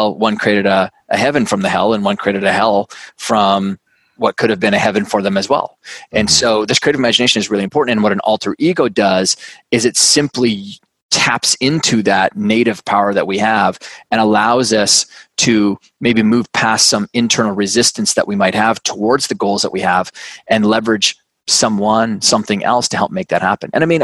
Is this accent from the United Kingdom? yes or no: no; Canada; now in New York City, United States; I'm Canadian. I grew up on a big farm and ranch up in Canada, you know, moved all around the world and now live in New York City.